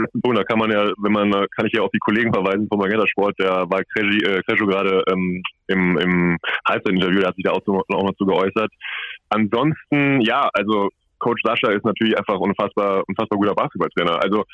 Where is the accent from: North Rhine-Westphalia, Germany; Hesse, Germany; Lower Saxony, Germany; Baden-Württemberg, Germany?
North Rhine-Westphalia, Germany; Cologne; Also ich komme ja aus Köln und ja, so eine Reha im familiären Umfeld ist natürlich irgendwie angenehmer.